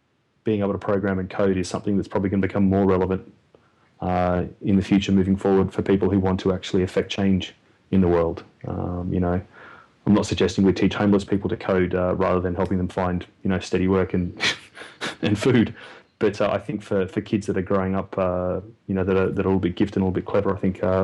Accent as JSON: {"language": "English", "town": "Canberra", "region": "Australian Capital Territory", "country": "Australia", "tie": "born or raised there", "said": "a state education back in Canberra, which is my hometown"}